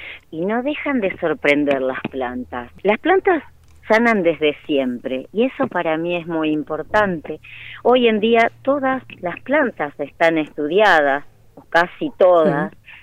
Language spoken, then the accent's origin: Spanish; María Grande, Entre Ríos, Argentina; Yo nací en María Grande, un pueblo de Entre Ríos